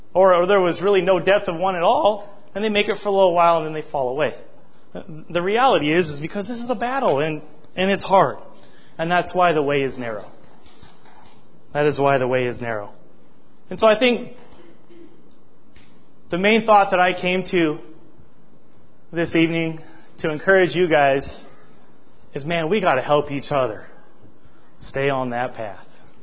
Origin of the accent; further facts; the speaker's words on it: Montana, United States; You see, I'm from Montana. I look at people when I pass them. I found out you don't do that, you know, in big cities